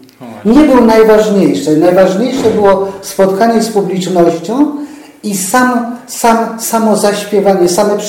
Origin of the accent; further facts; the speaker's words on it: Toruń, Kuyavian-Pomeranian Voivodeship, Poland; jestem z Torunia